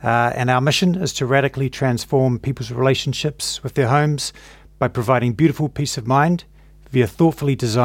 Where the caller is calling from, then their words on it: Auckland, New Zealand; I'm calling in from Auckland, New Zealand